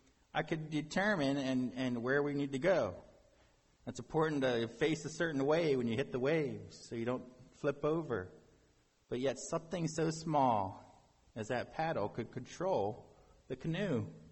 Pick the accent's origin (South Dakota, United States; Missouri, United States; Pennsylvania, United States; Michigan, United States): Pennsylvania, United States; I'm from Lancaster County, and if you know anything about Lancaster, there's a lot of Amish.